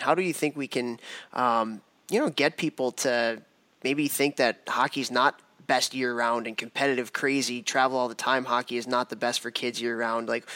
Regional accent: Chicago, Illinois, United States; because I grew up in Chicago where it's just the AAA model.

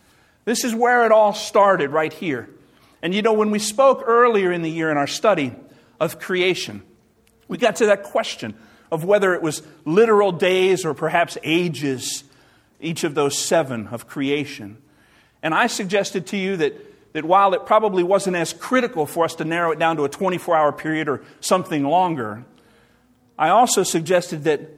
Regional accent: Southern United States, United States; I grew up in the South. You wouldn't even find someone mowing their grass on a Sunday.

